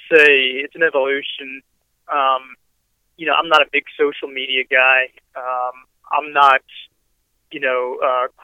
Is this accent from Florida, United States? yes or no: yes; Lakeland, Florida, United States; born and raised in Lakeland, come from Lakeland grandparents.